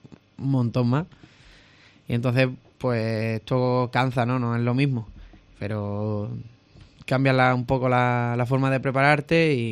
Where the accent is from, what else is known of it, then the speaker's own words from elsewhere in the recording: Andalusia, Spain; Mi pueblo colapsado completo. Y la verdad que es increíble sentir ese apoyo de la afición, aparte de la gente de mi pueblo, de la gente de aquí, de Cádiz y de Andalucía